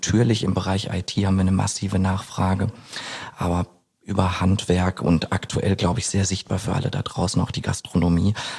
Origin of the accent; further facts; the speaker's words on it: North Rhine-Westphalia, Germany; Ich bin 33 Jahre alt, gebürtiger Ostwestfale